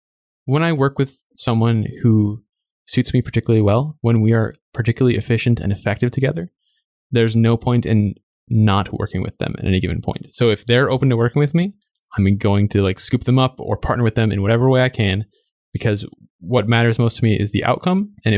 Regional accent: Mankato, Minnesota, United States; Mankato is the town I grew up in Minnesota.

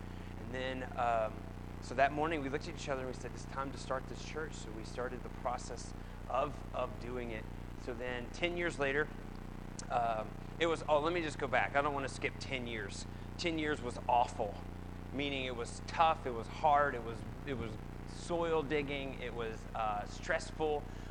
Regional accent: Hurricane, United States; I grew up here in Hurricane. I'm the son of an electrician and a teacher

